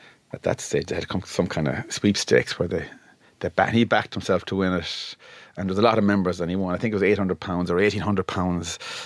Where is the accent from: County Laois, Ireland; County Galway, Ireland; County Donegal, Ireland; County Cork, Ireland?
County Galway, Ireland; Clarenbridge; But I'm from Clarenbridge, and I was kind of starting to make going 14 teams at that stage.